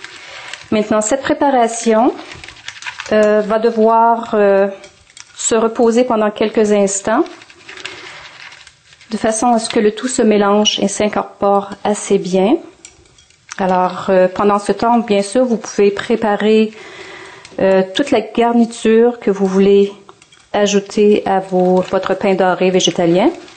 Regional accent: Quebec, Canada; Et je suis du Québec, au Canada.

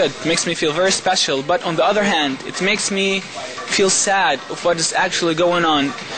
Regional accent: Beit Sahour, West Bank, Palestine; I'm from Beit Sahour.

